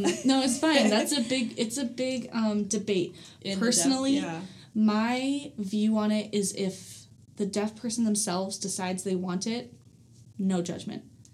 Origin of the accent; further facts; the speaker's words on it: Las Vegas, Nevada, United States; also born or lived in Tucson; I grew up in Vegas.